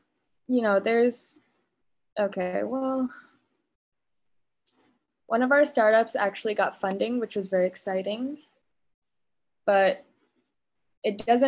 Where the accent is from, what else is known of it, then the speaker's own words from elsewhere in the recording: Cambodia; But you know, I grew up in Cambodia